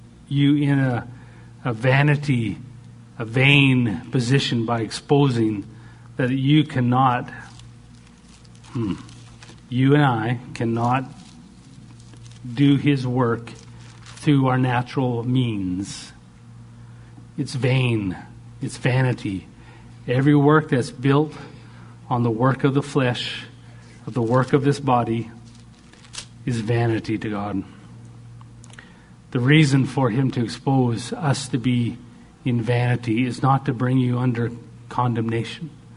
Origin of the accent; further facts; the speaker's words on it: Canada; Beach is nice. I'm a Canadian boy. Beach is like the dream.